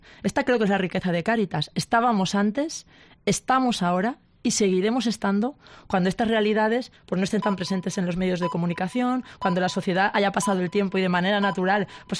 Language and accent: Spanish; Valencian Community, Spain; como ciudadanos, como creyentes, como valencianos y valencianas